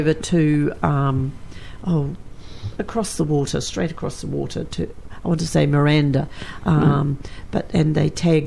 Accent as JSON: {"language": "English", "country": "New Zealand", "said": "Like in my own family, I'm fifth generation on one side and third on another. So I'm totally Kiwi"}